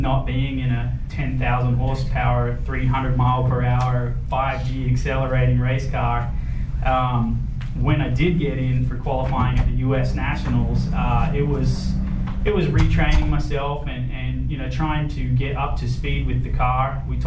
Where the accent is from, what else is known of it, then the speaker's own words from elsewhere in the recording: Australia; Growing up in Australia, you know, I knew of this race and this racetrack.